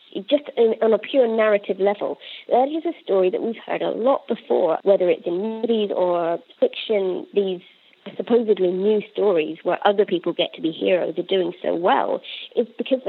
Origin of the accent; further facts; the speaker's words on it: United Kingdom; look, I'm a nerd, I'm British, I don't know a lot about sports